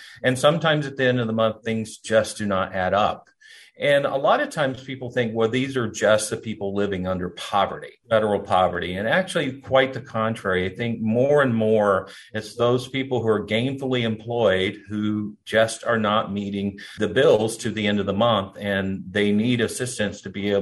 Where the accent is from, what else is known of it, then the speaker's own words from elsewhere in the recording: North Carolina, United States; I am a native North Carolinian. I grew up here in Wayne County and Duplin County.